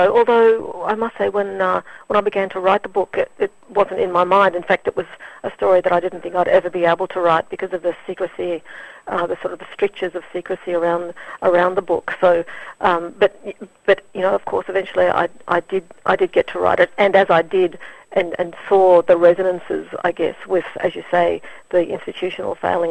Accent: Brisbane, Queensland, Australia; the place I grew up on, the land I grew up on in New Farm in Brisbane

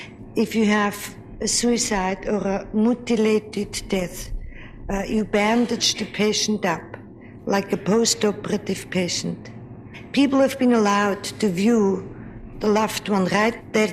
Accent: Switzerland; I must say I'm from Switzerland, where we have no embalming and no makeup and no slumber rooms

